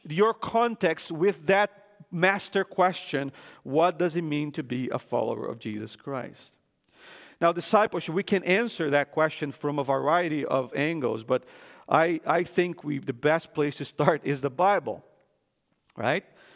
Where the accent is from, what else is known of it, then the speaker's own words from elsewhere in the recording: Brazil; when I was growing up in Brazil, I grew up in a Christian home